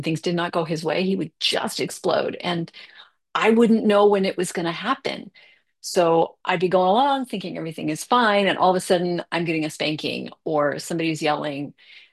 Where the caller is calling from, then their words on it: Mountain View, California, United States; I'm zooming in from Mountain View, and I'm really happy to be here today.